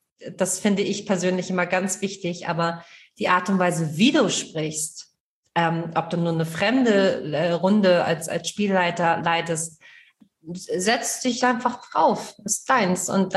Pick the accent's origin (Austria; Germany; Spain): Germany; Kiel, Schleswig-Holstein; Da, klar, ich komme aus Kiel. Ich sage immer eher so, hänge es und träge es.